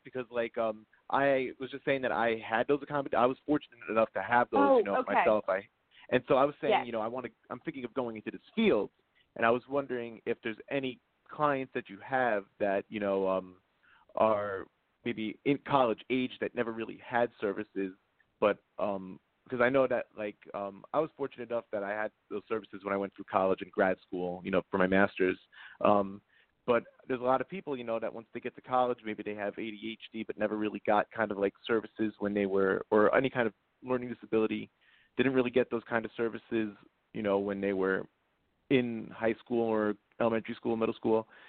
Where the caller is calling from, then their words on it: East Northport, New York, United States; I'm calling from East Northport, New York.